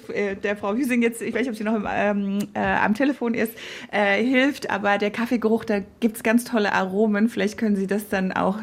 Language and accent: German; Morocco; German is a second language; ich komme aus Marokko